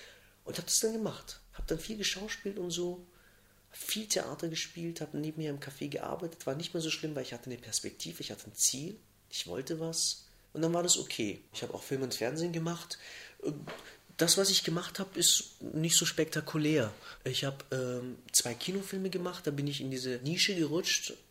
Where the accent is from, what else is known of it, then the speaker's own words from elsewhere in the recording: Germany; also born or lived in Munich, Germany / Cologne, Germany; Obwohl ich geboren war in Deutschland, obwohl ich aufgewachsen bin und deren Sprache sogar bayerisch kann, war ich in München, fühlte ich mich immer als Ausländer.